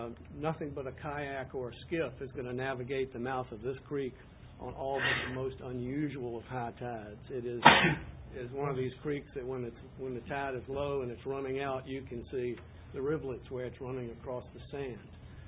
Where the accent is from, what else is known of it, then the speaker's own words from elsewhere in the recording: Irvington, Virginia, United States; I'm an attorney from Irvington.